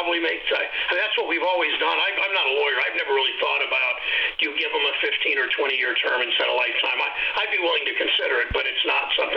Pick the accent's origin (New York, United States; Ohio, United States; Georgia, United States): Ohio, United States; Mansfield; it's not the way I was brought up in St. Luke's Lutheran Church in Mansfield, Ohio.